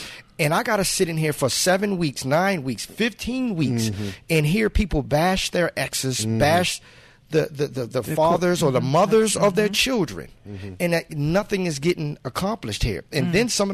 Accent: San Jose, California, United States; also born or lived in Baltimore; I'm originally from Baltimore, and then, you know, when I was about 12 years old, grew up in San Jose, California. But going back to Baltimore, mom had me.

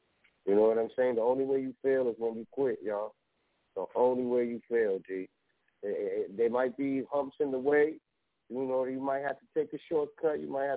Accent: Bronx, New York, United States; I'm from the Bronx. So I already know the fucking vibe.

